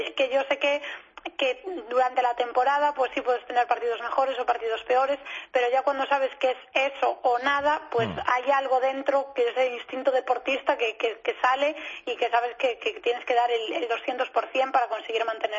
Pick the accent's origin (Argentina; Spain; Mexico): Spain; Galicia; Pero yo soy gallega, ya sabéis, de pura cepa.